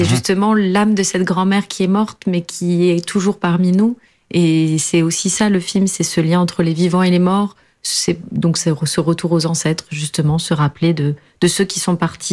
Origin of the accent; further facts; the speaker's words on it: France; born there; je suis née en France de parents portugais, donc je vais tous les étés là-bas.